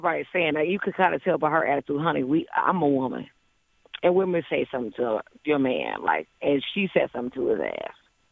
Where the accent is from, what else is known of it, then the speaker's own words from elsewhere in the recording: Cleveland, Ohio, United States; I'm from Cleveland. I've watched Tom Brady since 97. You know, I was an Ohio State fan.